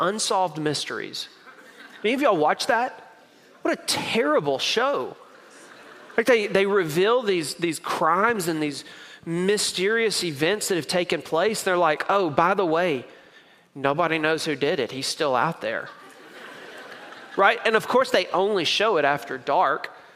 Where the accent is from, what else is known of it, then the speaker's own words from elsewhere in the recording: Mississippi, United States; He's from my home state of Mississippi.